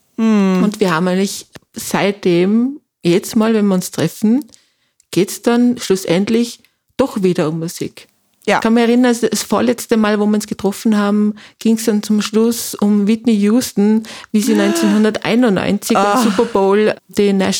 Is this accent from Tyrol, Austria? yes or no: yes; Tyrol, Austria; now in Vienna, Austria; Wie die Rebecca bin ich auch aus Tirol, wie man unschwer wahrscheinlich auch hört.